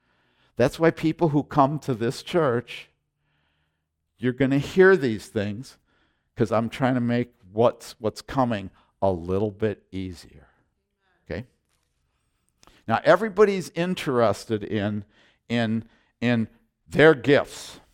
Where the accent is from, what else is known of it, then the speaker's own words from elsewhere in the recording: United States; I thank God that I'm an American